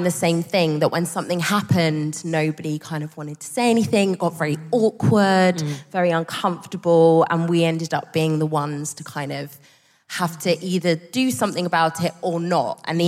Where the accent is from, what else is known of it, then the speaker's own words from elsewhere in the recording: Margate, South East England, United Kingdom; And we grew up in Margate, so these are my ends. and we grew up in an area that looked like this audience.